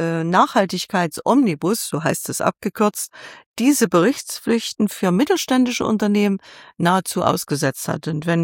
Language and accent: German; Thuringia, Germany; ich komme aus Thüringen, ist ein gutes Beispiel.